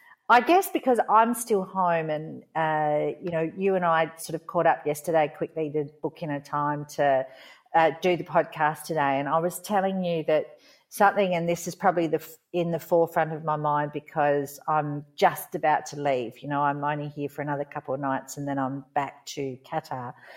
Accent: Renmark, South Australia, Australia; growing up in Australia, we're quite beachy as well.

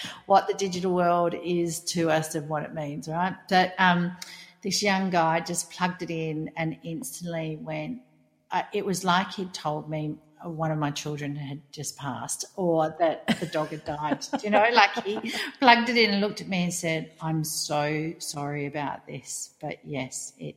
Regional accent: Australia; you see a celebrity from your home country and you think, oh, well, that's cool, because we're both Australian and we know each other.

